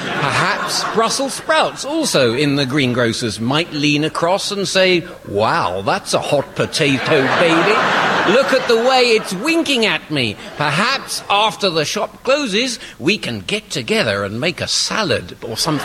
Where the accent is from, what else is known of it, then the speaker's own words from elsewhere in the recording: Brighton, South East England, United Kingdom; I haven't revealed this thus far in the show, but I was brought up in Brighton